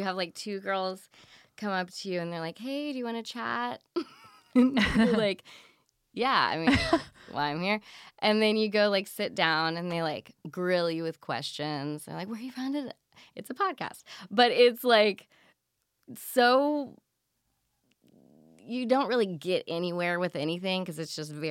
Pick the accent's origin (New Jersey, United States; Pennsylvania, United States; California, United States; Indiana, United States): Indiana, United States; Indianapolis; Indianapolis.